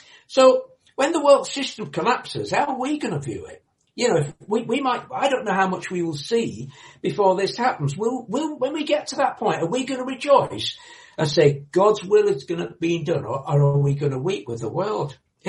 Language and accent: English; Yorkshire and the Humber, United Kingdom; I'm not a Philistine. I'm a Yorkshireman.